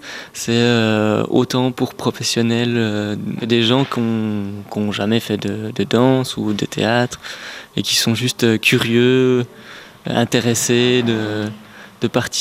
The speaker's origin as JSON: {"language": "French", "town": "Kourou", "country": "French Guiana", "said": "je viens de Kourou."}